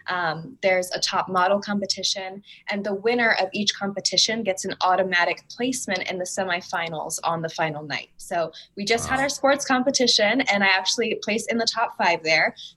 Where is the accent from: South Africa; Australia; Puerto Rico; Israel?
Puerto Rico; now in United States; I was born in Puerto Rico and I'm from there